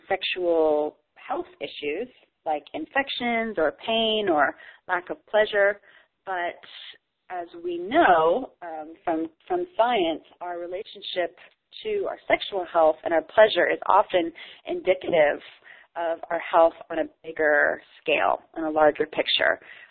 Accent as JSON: {"language": "English", "country": "United States", "said": "And I know, being an American, I sort of laugh at how often I even use the word."}